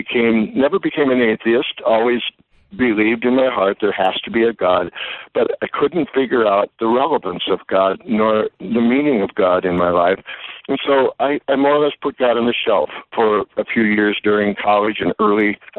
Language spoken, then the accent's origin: English; South Dakota, United States; Well, you know, growing up in South Dakota, I laughingly say to people, we were probably about one generation behind our neighboring states in the field of education.